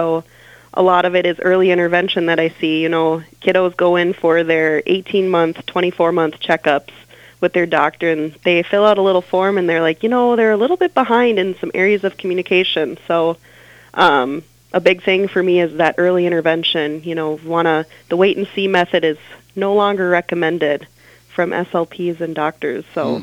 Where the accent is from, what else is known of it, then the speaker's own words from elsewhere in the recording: Montevideo, Minnesota, United States; Yes, I am a 2019 graduate from Montevideo, and my hometown roots led me back to Monty. I married a farmer, so you can't move the farm too far.